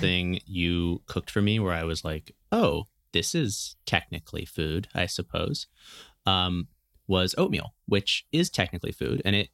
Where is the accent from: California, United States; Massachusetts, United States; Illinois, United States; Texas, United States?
California, United States; Berkeley; I mean, I grew up in Berkeley and like my, I guess, middle school was lucky enough to have Alice Waters' Edible Schoolyard kind of whole program there.